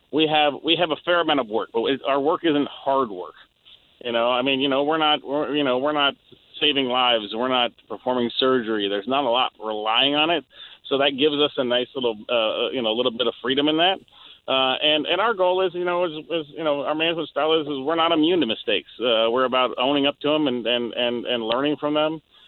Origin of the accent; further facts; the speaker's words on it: Seattle, Washington, United States; So, me being from Seattle and I grew up on Capitol Hill and I've been around Seattle, my entire life, I have a good understanding of it.